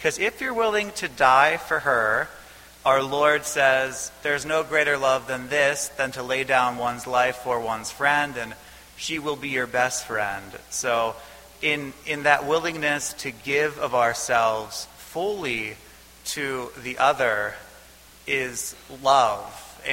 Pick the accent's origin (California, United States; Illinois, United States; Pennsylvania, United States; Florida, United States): Pennsylvania, United States; Pittsburgh; I'm from Pittsburgh, from the South Hills to the North Hills and back every day for like 15 years